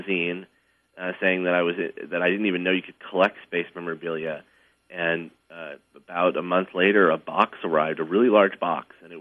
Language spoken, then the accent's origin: English; New Jersey, United States; I grew up in New Jersey, so we didn't really have much of of space available to us.